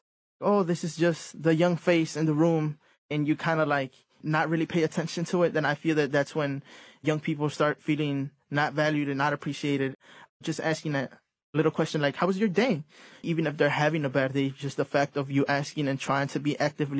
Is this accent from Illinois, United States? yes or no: yes; Chicago, Illinois, United States; Or that I'm from Little Village, where I fell in love for the first time.